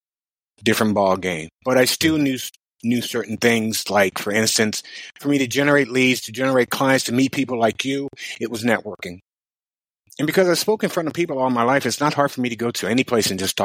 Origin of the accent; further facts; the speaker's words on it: Fairbanks, Alaska, United States; I'm originally from Fairbanks, Alaska.